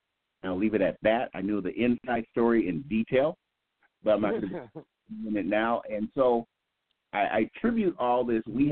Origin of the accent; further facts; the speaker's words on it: St. Paul, Minnesota, United States; now in Minneapolis, United States; See, Jonathan, I was born in St. Paul and raised in St. Paul to 71, then moved to Minneapolis.